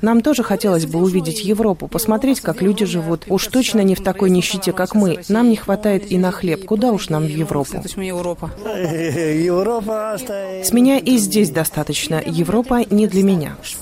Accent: Cahul, Cahul District, Moldova; Я из Кагула. Работаю библиотекарем.

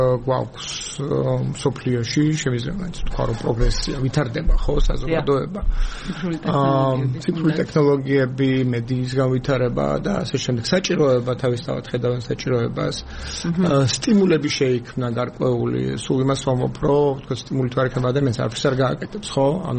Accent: Tbilisi, Georgia; თბილისელი ვარ მე

